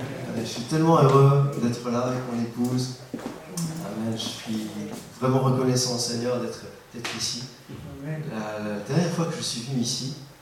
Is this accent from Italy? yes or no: no; Valenciennes, Hauts-de-France, France; born there; accent: ch'ti; Parce que je suis un ch'ti, je suis né à Valenciennes. Je suis là, quartier du Hainaut. Je suis un vrai ch'ti, hein.